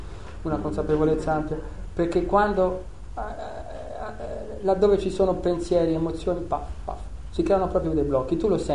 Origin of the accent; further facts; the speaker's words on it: Rieti, Lazio, Italy; perché noi veniamo da Rieti